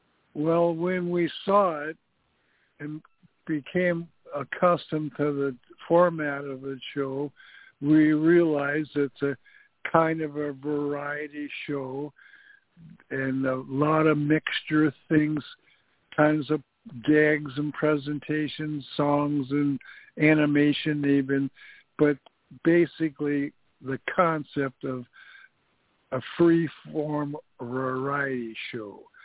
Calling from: Goleta, California, United States; I'm calling in from Goleta today

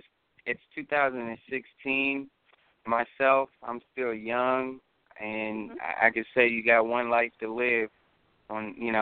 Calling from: Indiana, United States; Oh, that's in Indiana.

